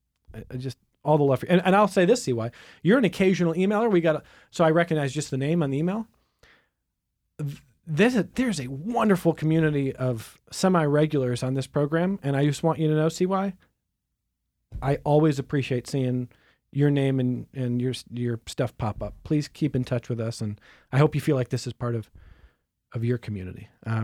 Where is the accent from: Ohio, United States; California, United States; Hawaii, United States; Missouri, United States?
Ohio, United States; Cleveland; but I'm from Cleveland originally